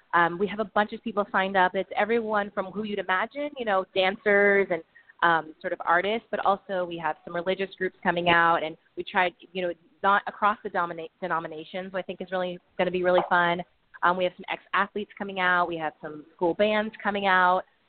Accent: California, United States; I'm a millennial and I'm a woman and, you know, I'm Californian

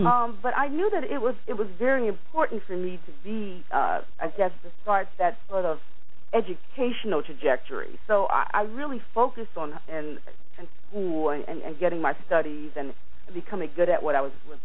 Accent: Washington, District of Columbia, United States; Well, I was born in Washington, D.C. I'm a native Washingtonian, and I was educated in D.C. public school.

